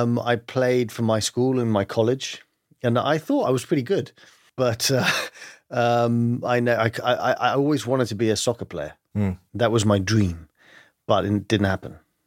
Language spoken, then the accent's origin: English; London, United Kingdom; I grew up in London, but my family is Greek.